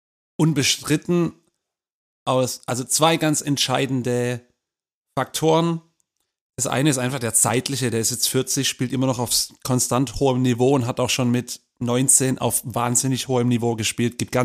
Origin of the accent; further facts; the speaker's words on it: Germany; uns als Deutsche